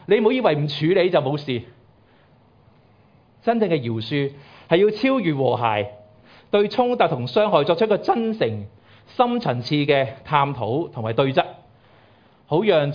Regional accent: China

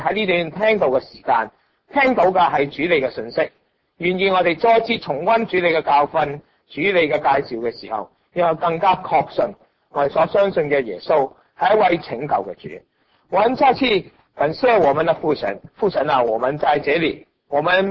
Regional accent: Guangdong, China

